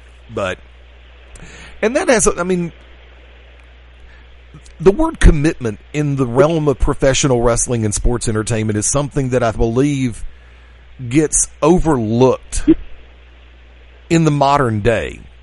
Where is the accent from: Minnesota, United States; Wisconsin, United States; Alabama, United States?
Alabama, United States; if the right circumstance were to come up here in my home state, I would listen.